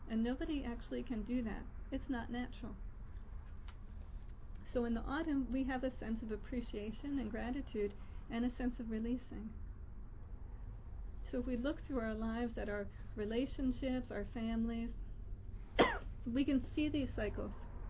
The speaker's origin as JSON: {"language": "English", "town": "Boston", "region": "Massachusetts", "country": "United States", "said": "Now, you know, I'm just from Boston, you know, so our seasons are very distinct."}